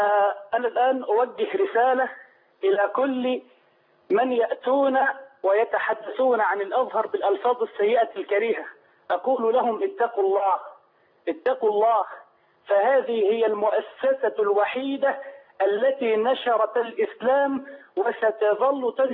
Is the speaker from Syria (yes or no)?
no; Dakahlia, Egypt; أنا مهندس وأحتاج أن أدرس كلية الدعوة الإسلامية، وقلت له أنا من الدقهلية